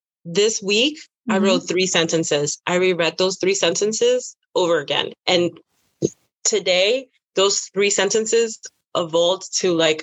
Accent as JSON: {"language": "English", "town": "Bronx", "region": "New York", "country": "United States", "said": "because we're both New Yorkers too. Mm-hmm. Like, so we both have this edginess of being New Yorker from the Bronx."}